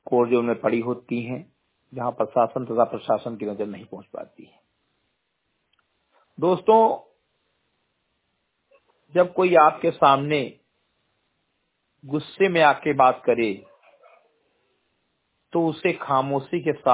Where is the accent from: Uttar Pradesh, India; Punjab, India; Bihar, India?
Uttar Pradesh, India; ग्राम सभा केंद्रीय गटई विकासखंड मेनपुरवा, जनपद बहराइच का मूल निवासी हूं